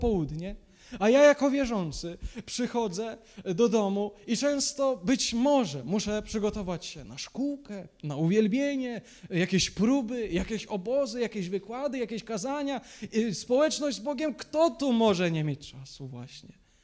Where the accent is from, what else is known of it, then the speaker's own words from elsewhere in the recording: Silesian Voivodeship, Poland; u nas na Śląsku się takich domów nie buduje.